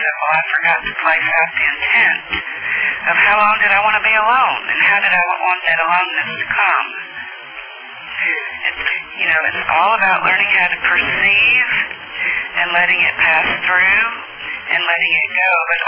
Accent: Alabama, United States

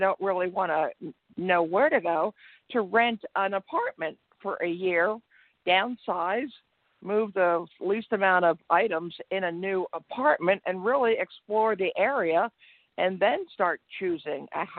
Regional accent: Pennsylvania, United States; I'm retired and from Pennsylvania, and I went south to ended up right now in Texas.

